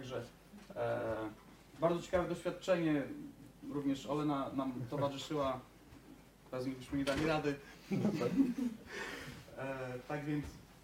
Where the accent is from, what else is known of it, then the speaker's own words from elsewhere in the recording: Białystok, Podlaskie Voivodeship, Poland; Pochodzimy z Białegostoku